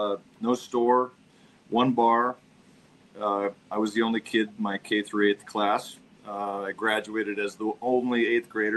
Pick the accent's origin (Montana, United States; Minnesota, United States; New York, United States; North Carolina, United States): Montana, United States; Helmville; I guess being so sheltered and growing up in Helmville, I started to see a little bit more of the world.